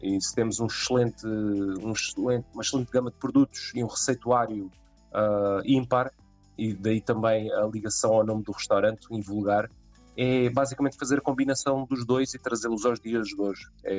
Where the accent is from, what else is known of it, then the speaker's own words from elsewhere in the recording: Setúbal, Portugal; also born or lived in Algarve; a minha formação começou no Algarve, embora eu seja de Setúbal, sou do distrito de Setúbal, desci um pouquinho até para perceber onde é que andavam as massas de clientes